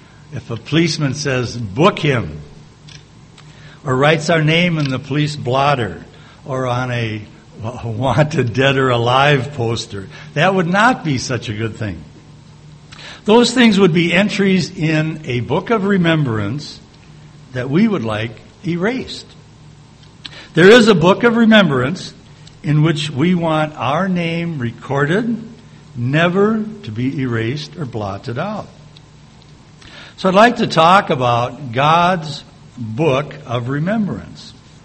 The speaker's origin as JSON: {"language": "English", "town": "St. Paul", "region": "Minnesota", "country": "United States", "tie": "born or raised there", "also_born_or_lived": "Galveston, Texas", "said": "I was born in Galveston, Texas. I grew up in St. Paul, Minnesota."}